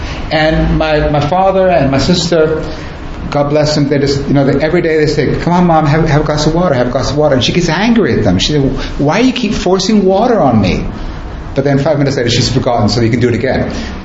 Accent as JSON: {"language": "English", "country": "United States", "moved": "yes", "said": "And I came from the United States, and we also had, you know, very legalistic sense of rules"}